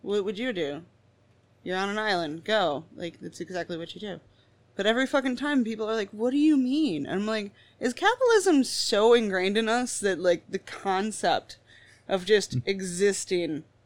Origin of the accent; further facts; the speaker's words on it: Winnipeg, Manitoba, Canada; I'm from Winnipeg, you idiot.